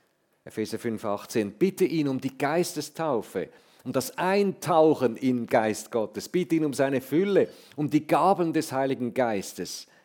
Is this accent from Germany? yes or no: no; Zofingen, Aargau, Switzerland; Ja, also ich bin in Zofingen aufgewachsen, nicht weit von hier.